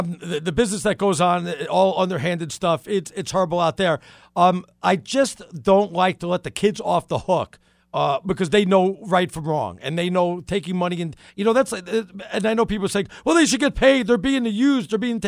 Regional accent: New York City, New York, United States; Hey, I'm from the Bronx, New York also, and I'm white.

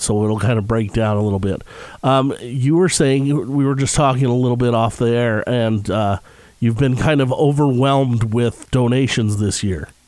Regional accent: Helper, Utah, United States; I grew up in Helper, and I can't remember a year when this Easter egg hunt wasn't taking place.

